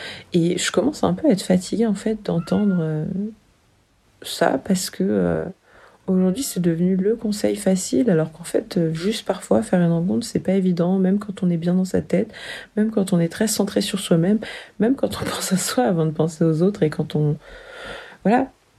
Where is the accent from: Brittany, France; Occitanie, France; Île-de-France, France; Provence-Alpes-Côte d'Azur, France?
Île-de-France, France; Paris; je viens de Paris. J'ai 25 ans et je suis célibataire depuis plus d'un an maintenant.